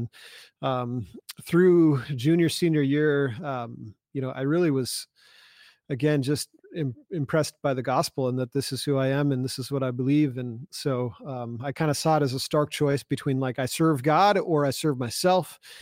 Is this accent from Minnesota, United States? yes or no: yes; Duluth, Minnesota, United States; So, well, I'm from Duluth, Minnesota, proud Minnesotan, and, yep.